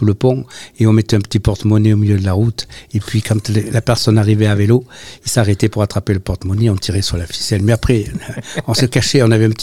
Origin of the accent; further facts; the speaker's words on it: Argentat, Nouvelle-Aquitaine, France; toute mon enfance était au Bastier pendant une dizaine d'années.